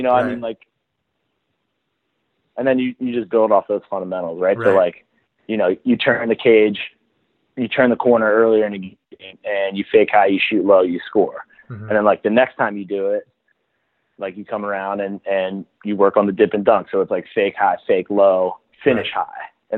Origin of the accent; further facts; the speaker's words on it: Baltimore, Maryland, United States; growing up in Baltimore, I was so fortunate to, you know, we lived 3 or 4 miles from Homewood Field.